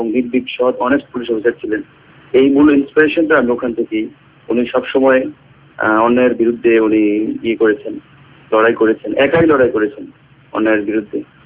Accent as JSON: {"language": "Bangla", "town": "Dhaka", "region": "Dhaka Division", "country": "Bangladesh", "said": "actually আমি ঢাকার ছেলে"}